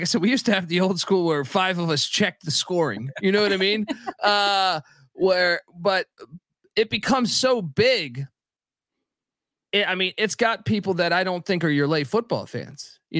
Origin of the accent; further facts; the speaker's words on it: Washington, District of Columbia, United States; I grew up in Washington, D.C.